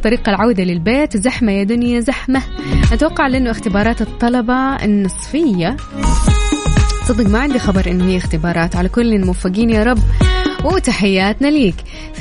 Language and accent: Arabic; Taif, Makkah Province, Saudi Arabia; born there; ترى انا من مواليد الطايف على فكرة